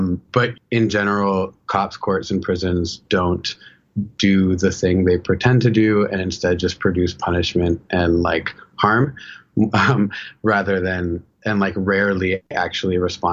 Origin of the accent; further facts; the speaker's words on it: Philadelphia, Pennsylvania, United States; now in Toronto, Canada; I had moved to Toronto. I'm originally from Philly